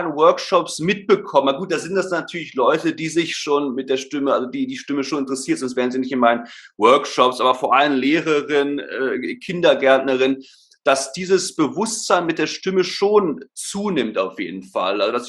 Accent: Berlin, Germany; now in Stuttgart, Germany; Geboren, aufgewachsen bin ich ursprünglich in Berlin. Leben tue ich jetzt, wie gesagt, in Stuttgart.

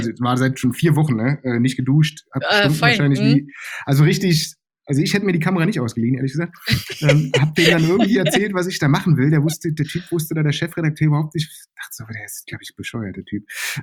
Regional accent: Berlin, Germany; Groß geworden bin ich im Westen von Berlin

